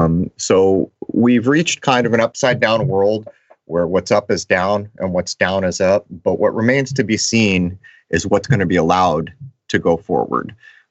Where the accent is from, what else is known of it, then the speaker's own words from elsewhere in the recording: San Diego, California, United States; It happened in La Mesa, which is my hometown of San Diego.